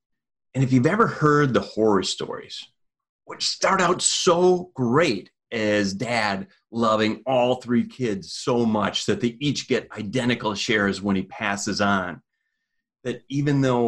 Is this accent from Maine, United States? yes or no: no; Minnesota, United States; accent: Midwestern Minnesota; Now, you may pick up on my Midwestern Minnesota accent.